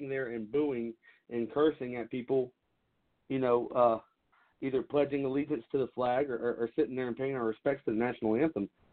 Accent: United States; I have a very tiny part in this as an American.

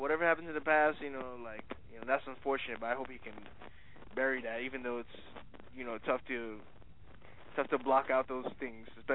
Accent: Brooklyn, New York, United States; Hey, although I live in Brooklyn and I've been born and raised in Brooklyn, I'm going to be a Knicks fan because, come on.

